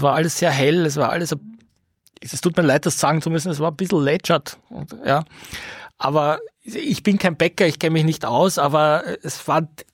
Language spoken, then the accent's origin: German; Vienna, Austria; born there; ich als zwar lange hier lebend, aber doch gebürtiger Favorit, ne?